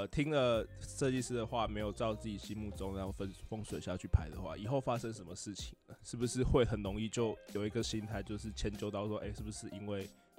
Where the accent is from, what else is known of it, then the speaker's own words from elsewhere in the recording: Tainan, Taiwan; 我是台南人嘛，然后他就会来台南玩